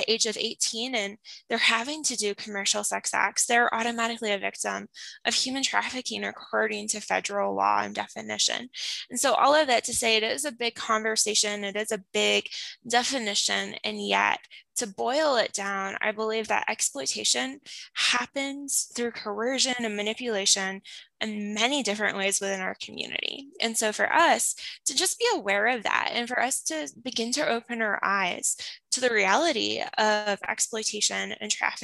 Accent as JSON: {"language": "English", "town": "Toronto", "region": "Ontario", "country": "Canada", "tie": "born there", "said": "I was born in Toronto. I was born in one of the major hospitals in downtown Toronto."}